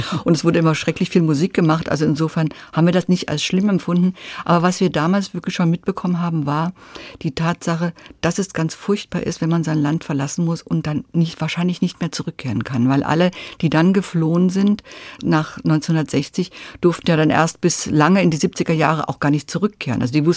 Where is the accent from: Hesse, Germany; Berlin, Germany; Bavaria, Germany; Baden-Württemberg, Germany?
Bavaria, Germany; Munich; born or raised there; also born or lived in Dresden